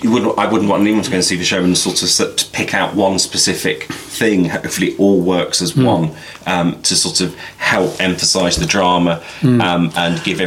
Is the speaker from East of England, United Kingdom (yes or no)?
no; London, United Kingdom; And I'm from London.